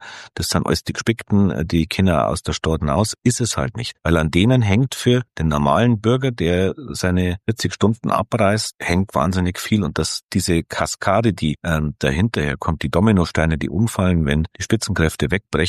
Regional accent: Munich, Bavaria, Germany; für München, für meine Heimatstadt

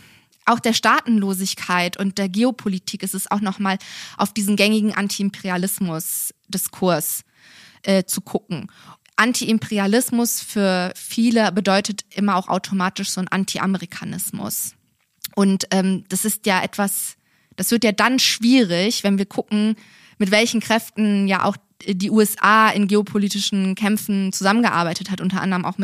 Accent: Turkey; als Türkin

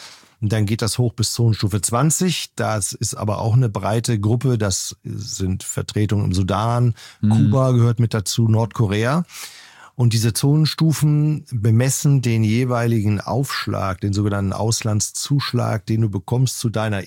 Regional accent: Hamburg, Germany; moved away as an adult; Also ich habe das große Glück, in meine Heimatstadt Hamburg zurückkehren zu können, nach, glaube ich, über 30 Jahren mittlerweile, dass ich da weg bin nach dem Studium.

